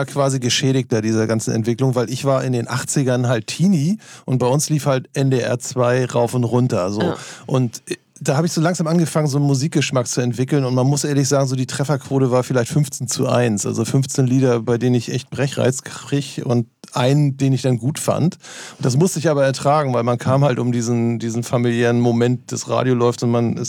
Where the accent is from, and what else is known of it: Norderstedt, Schleswig-Holstein, Germany